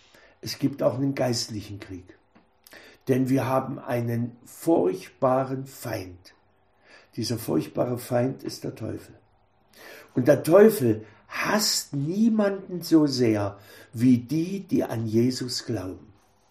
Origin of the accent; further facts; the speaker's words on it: East Germany, Germany; Ich bin ja in der DDR einst groß geworden